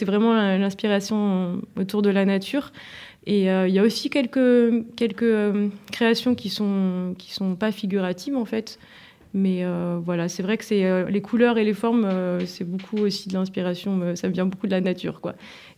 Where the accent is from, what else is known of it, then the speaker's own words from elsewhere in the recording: France; born there; je suis née en France, c'est mon père qui est argentin.